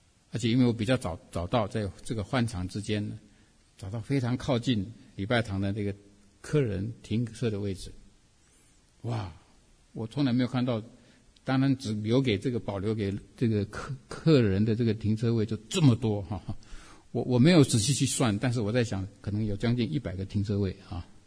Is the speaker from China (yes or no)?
no; Taiwan; 尤其我们从台湾来的，